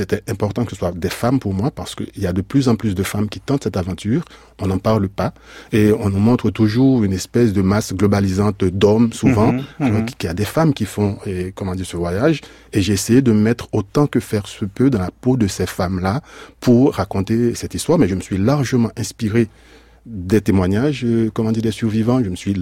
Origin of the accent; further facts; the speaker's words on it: Haiti; une histoire qui fait écho en moi, qui m'interpelle en tant qu'haïtien